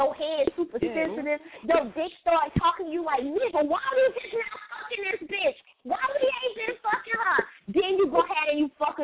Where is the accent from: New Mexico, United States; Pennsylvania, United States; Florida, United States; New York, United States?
New York, United States; Brooklyn; now in Georgia, United States; look, I'm from Brooklyn, but I'm in Georgia now.